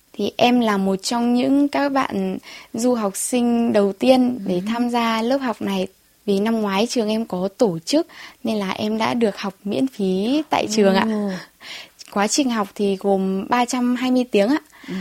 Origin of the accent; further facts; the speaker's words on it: Thai Nguyen, Vietnam; now in South Korea; mình đến từ Thái Nguyên. Hiện tại mình đang học tập và sinh sống tại Hàn Quốc được 6 năm.